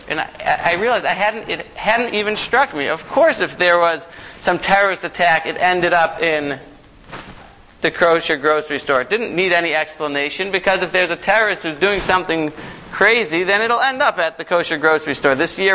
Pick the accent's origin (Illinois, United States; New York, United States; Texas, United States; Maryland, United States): Maryland, United States; Baltimore; also born or lived in Sharon; I moved here via, I grew up in Baltimore, learned in the yeshiva in Ner Yisrael, like so many others here. I spent the last 3 years in the Boston area in a town called Sharon in a mini kollel there.